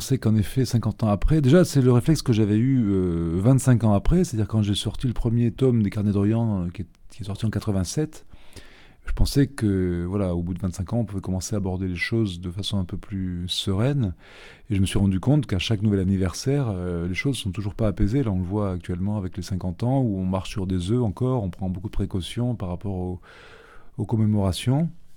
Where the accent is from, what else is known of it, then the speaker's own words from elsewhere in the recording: Algeria; born there; après avoir longtemps travaillé sur mon pays natal qu'est l'Algérie